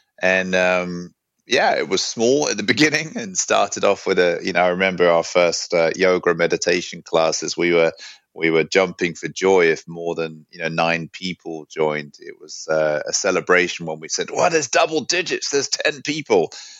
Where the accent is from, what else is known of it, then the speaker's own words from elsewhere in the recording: London, United Kingdom; also born or lived in New York; now in Sweden; I grew up in London. I've been living in Sweden now for over 10 years, and I came here from New York